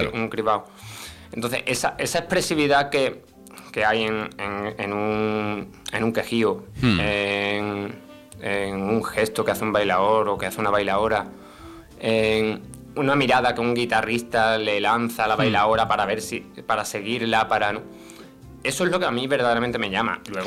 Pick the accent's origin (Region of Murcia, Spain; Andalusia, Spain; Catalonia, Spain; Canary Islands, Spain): Andalusia, Spain; Cádiz; Y dice tú, joder, y soy de Cádiz.